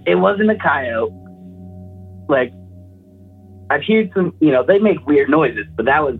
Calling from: Post Falls, Idaho, United States; Post Falls, Idaho.

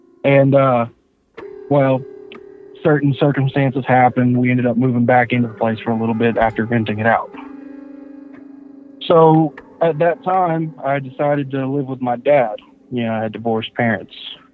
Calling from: Warner Robins, Georgia, United States; I live in Warner Robins, Georgia.

